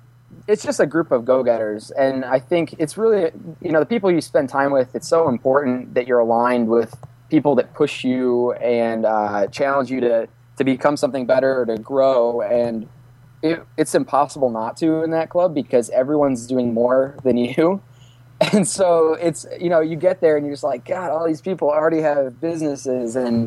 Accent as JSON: {"language": "English", "town": "Toledo", "region": "Ohio", "country": "United States", "lives_now": "Columbus, United States", "said": "I'm from Toledo, and I am currently living in Columbus, Ohio."}